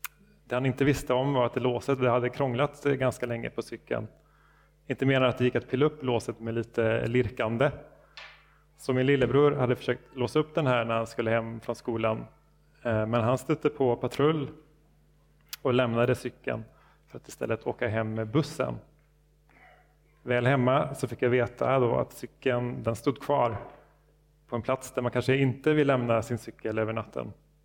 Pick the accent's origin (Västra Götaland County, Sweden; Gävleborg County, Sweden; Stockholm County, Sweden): Västra Götaland County, Sweden; Uddevalla; När jag var runt 16 år gammal så bodde jag hemma i Uddevalla med mina föräldrar. Vårt bostadsområde, det låg lite utanför centrum.